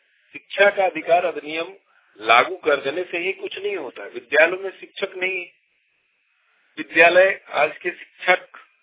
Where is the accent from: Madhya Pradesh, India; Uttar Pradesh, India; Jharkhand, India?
Jharkhand, India; Katiya; ग्राम कटिया, पोस्ट फरसाबाद, प्रखंड जयनगर, जिला कोडरमा का रहने वाला हूँ।